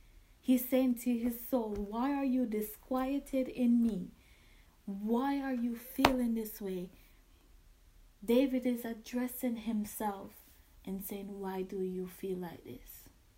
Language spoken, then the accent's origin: English; Jamaica; Growing up in Jamaica, my mother, I don't recall my mother ever used to saying to me, I love you.